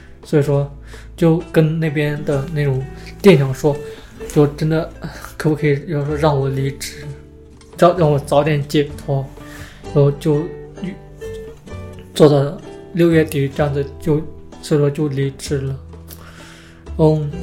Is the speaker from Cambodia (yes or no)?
no; northern China, China; 作为一个北方人来说，会觉得特别的想家，就特别想吃那种家乡那边的食物，因为我们家乡那边的话热干面会比较流行一点